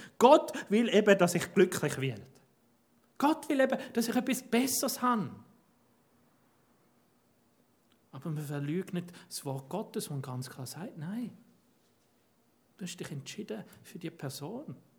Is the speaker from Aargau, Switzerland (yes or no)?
no; Zurich, Switzerland; Als Zürcher in Bern weiss man das, man erkennt das, Berner reden ein bisschen anders, Zürcher auch.